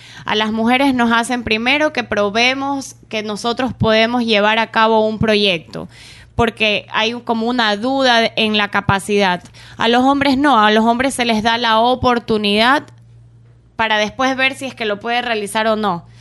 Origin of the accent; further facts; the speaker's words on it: Ecuador; Nosotros como ecuatorianos somos gente trabajadora, honrada, honesta, confiable